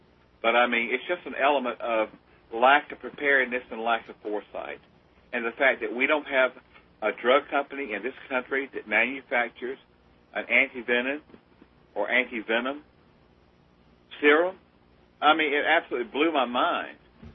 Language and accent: English; the South, United States; and I grew up in the South, and I've seen my share of them, and I've killed my share of them.